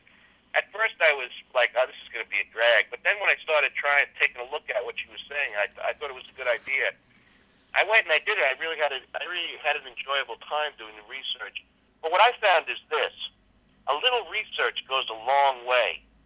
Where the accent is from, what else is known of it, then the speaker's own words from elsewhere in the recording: New York, United States; accent: Long Island; not this voice I'm speaking to in my Long Island accent